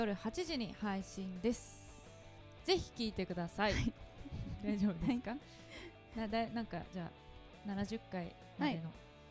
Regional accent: Gifu, Japan; 私の地元の岐阜の市に岐阜市にあります

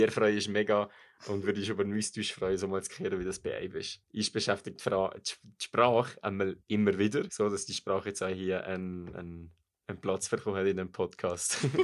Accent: Valais, Switzerland; Das heisst, ich meine, im Wallis sagst du ziemlich schnell hier aus der Region, wo ich komme, sagst du alles mit Ballo, Springo und.

